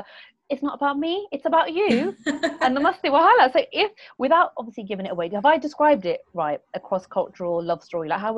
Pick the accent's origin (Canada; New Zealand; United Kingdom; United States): United Kingdom; born there; So I'm Indian, but born in the UK, based here.